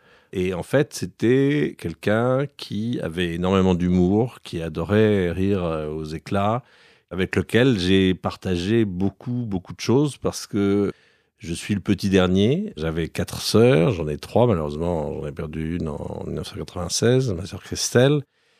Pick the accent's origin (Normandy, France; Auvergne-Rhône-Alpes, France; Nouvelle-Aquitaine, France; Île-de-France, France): Île-de-France, France; Paris; born there; moi, je suis né à Paris.